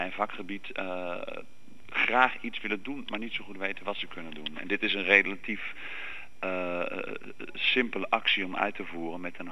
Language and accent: Dutch; Netherlands; born there; door stom toeval ben ik in Nederland geboren